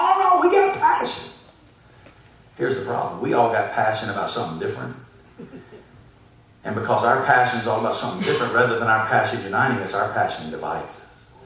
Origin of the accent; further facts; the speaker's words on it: Alabama, United States; Roll Tide. I'm from Alabama. Like, if you're from Alabama, you don't go to Las Vegas.